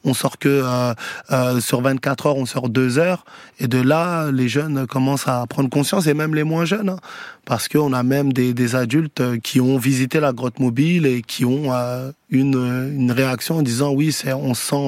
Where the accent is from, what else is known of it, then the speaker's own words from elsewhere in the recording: Garges-lès-Gonesse, Île-de-France, France; C'était dans ma ville où j'ai grandi, à Garges-lès-Gonesse.